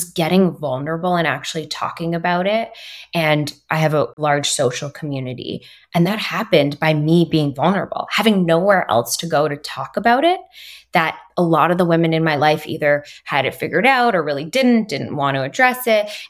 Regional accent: Montreal, Quebec, Canada; I'm originally from Montreal, so I have that French background.

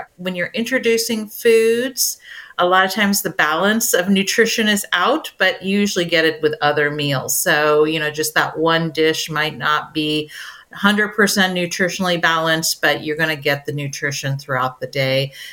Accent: India; Well, I am from India, so clearly I choose Indian cuisine a lot of times

